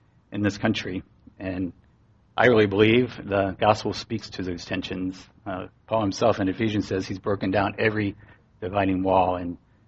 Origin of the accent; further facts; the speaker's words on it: Maryland, United States; He's from California, many of you know. I'm from Maryland.